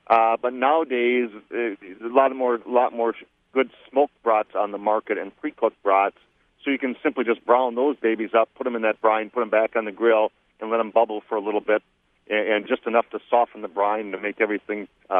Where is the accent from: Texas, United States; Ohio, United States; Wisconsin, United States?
Wisconsin, United States; New London; You know, we're from New London, so we like Oshkosh.